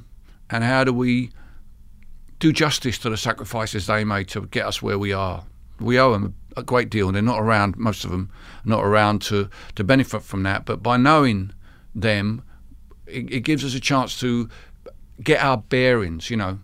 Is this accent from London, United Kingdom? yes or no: yes; London, United Kingdom; the town where I grew up in East London, where my family lived, Barking and Dagenham Council.